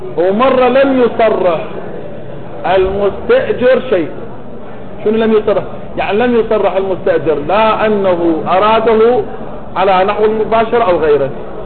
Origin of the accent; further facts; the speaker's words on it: Iraq; أنا عراقي